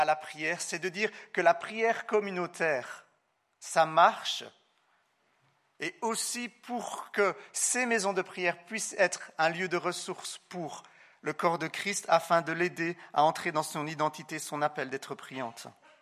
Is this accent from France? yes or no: no; Switzerland; Alors qu'on pourrait dire, en tant que bon Suisse, c'est pas très sage.